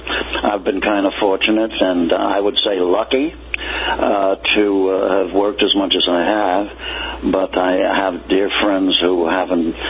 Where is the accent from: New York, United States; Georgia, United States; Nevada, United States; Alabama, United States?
New York, United States; Brooklyn; I think that I come from Brooklyn, New York, in a rather poor section of Brooklyn, as a matter of fact, an area called East New York.